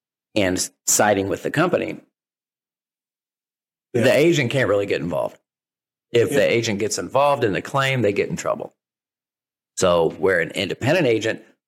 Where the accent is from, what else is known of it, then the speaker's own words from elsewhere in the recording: Dayton, Ohio, United States; yeah, and I didn't go to college, but I'm from Dayton. My dad was in the military